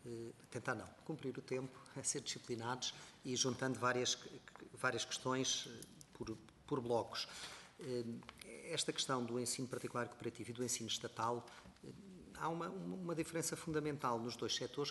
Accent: Portugal; e como português acho horrível

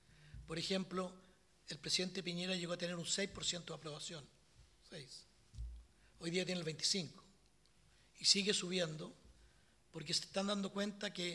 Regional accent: Chile; La gente tiene confianza en Chile. Es difícil, muy difícil, hablar para un chileno en el contexto latinoamericano.

